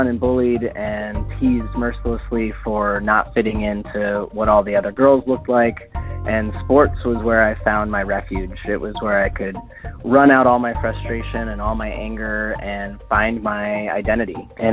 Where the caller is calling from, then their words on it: Portland, Oregon, United States; I'm calling from Portland, Oregon.